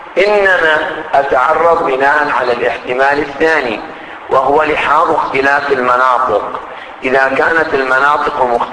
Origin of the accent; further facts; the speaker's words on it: Qatif, Eastern Province, Saudi Arabia; يعني مثلا في بلدنا القطيف المحروسة